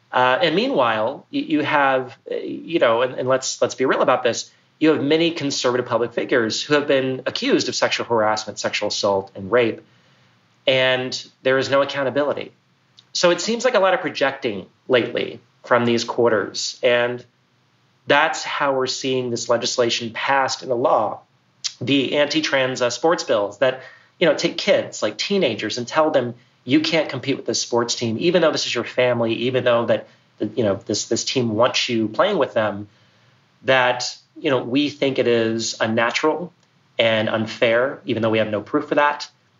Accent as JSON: {"language": "English", "region": "Texas", "country": "United States", "tie": "born or raised there", "said": "I was raised in Central Texas from a long line of family, in the South."}